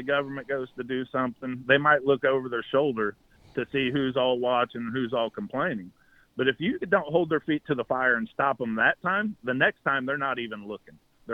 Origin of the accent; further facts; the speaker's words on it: Indiana, United States; Like, yeah, I'm from Boone County, but I don't want to steal these people's resources.